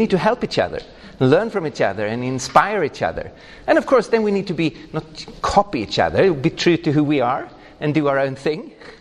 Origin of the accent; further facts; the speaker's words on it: Stockholm, Stockholm County, Sweden; I come from Stockholm, Sweden